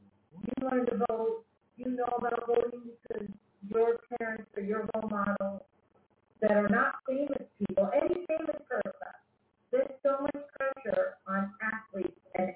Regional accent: Crete, Greece; Most of us growing up in Crete, you know, we were exposed to things and exposed to different types of people.

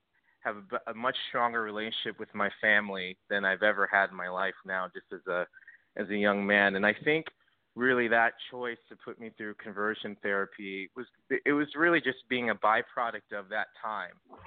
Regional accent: Park Forest, Illinois, United States; also born or lived in Harvey / Chicago Heights; I was born in Harvey, Illinois. That just that community itself is, I guess, an impoverished neighborhood. But I didn't grow up there. I grew up in Park Forest in Chicago Heights.

